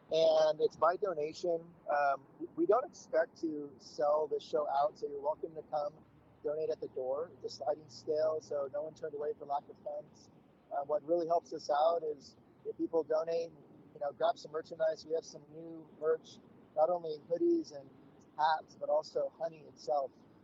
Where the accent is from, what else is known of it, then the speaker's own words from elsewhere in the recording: California, United States; I was born in California, raised in the Sierra Foothills of California.